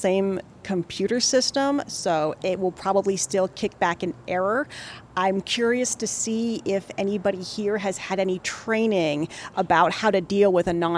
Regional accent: Phoenix, Arizona, United States; I am from Phoenix, Arizona, and I am one of the few people who are legally non-binary.

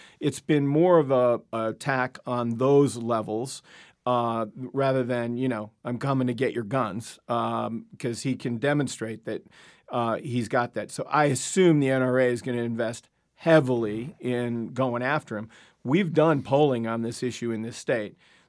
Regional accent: Ireland; I'm Irish.

